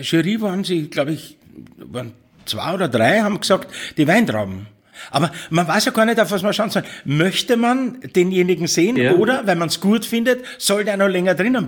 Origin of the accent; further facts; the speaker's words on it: Vienna, Austria; Bin ein Wiener